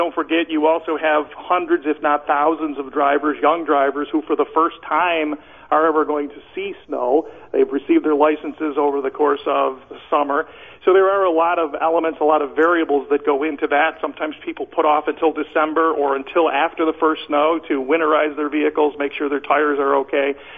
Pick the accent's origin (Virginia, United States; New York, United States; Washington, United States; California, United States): New York, United States; I'm born and raised in Western New York. I take advantage of it.